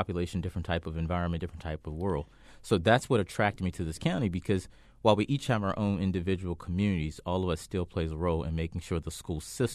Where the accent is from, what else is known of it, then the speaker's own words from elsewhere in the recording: Richmond, Virginia, United States; Richmond, Virginia.